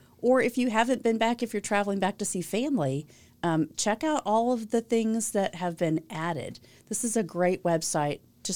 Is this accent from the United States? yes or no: yes; Greenwood, United States; that's what I love about growing up in Greenwood and then seeing how it's changed so much.